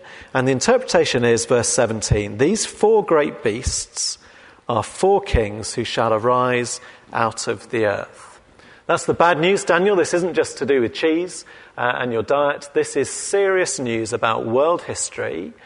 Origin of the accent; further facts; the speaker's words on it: England, United Kingdom; accent: English; So 100, 150 years ago, the world was ruled by people with my accent, which when you think about it now just seems a bit funny, doesn't it? The idea of English people ruling the world